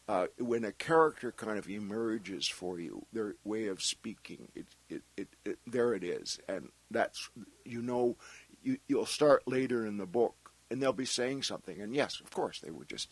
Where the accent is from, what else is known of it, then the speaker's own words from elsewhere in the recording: Nova Scotia, Canada; I'm from Nova Scotia, a small town in Nova Scotia that was a dry town.